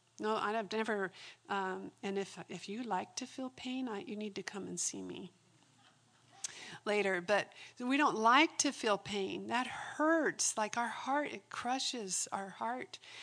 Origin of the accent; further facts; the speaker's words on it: Arizona, United States; also born or lived in Indiana; I grew up in Arizona, but when we lived here, until I was six, we had an old farmhouse.